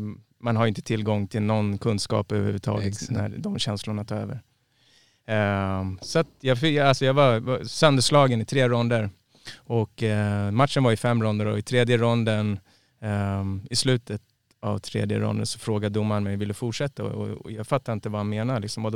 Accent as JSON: {"language": "Swedish", "town": "Stockholm", "region": "Stockholm County", "country": "Sweden", "tie": "born or raised there", "said": "alltså jag är uppväxt i Rågsved och så är lite orten kille liksom."}